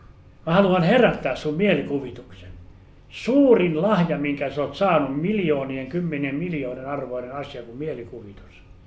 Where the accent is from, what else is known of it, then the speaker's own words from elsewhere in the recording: Ostrobothnia, Finland; niin kuin meillä Pohjanmaalla sanotaan